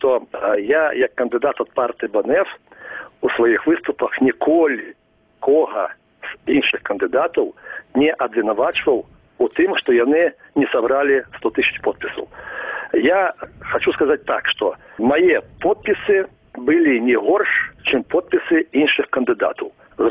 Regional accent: Mogilev Region, Belarus; born there; now in Shklov, Belarus; я тут і нарадзіўся ў Бялынінскім раёне, і доўгі час жыву у Шклове.

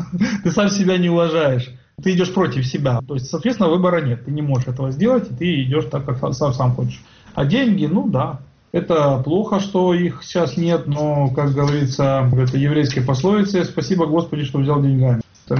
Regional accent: Kremenchuk, Poltava Oblast, Ukraine; Какой-то парень из Кременчуга. Как я люблю, из Кременчуга. Вот, то есть вообще провинция.

